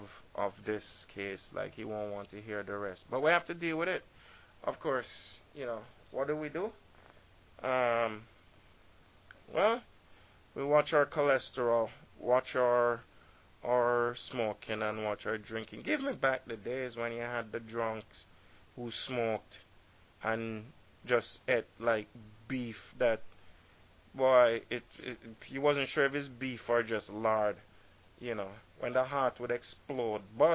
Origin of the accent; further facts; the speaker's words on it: Jamaica; When I was 17, you know, I grew up in Jamaica. And, you know, I used to walk through the woods, bushes.